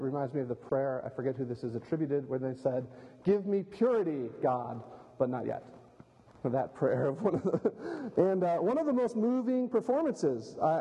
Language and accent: English; United States; I'm an American, as you know